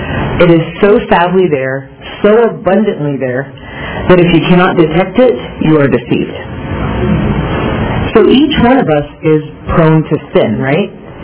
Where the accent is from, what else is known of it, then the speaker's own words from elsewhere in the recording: Dallas, Texas, United States; born there; I was born in Dallas, Texas. I was raised in a Christian family.